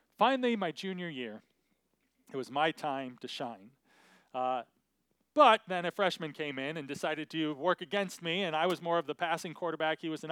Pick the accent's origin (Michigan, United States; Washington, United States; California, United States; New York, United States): Michigan, United States; I grew up in Michigan cheering for Michigan Wolverines